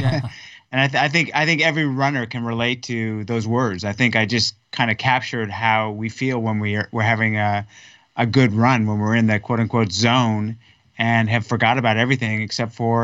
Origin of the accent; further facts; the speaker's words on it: California, United States; Well, I'm from California. I'm a surfer.